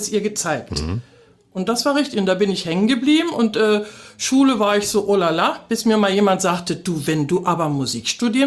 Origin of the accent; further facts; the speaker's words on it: Berlin, Germany; ich als echte Berlinerin